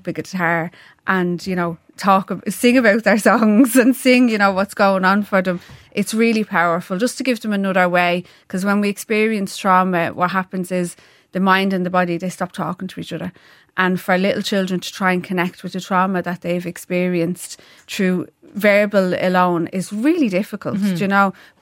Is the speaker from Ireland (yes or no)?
yes; Coolock, Leinster, Ireland; I'm from Coolock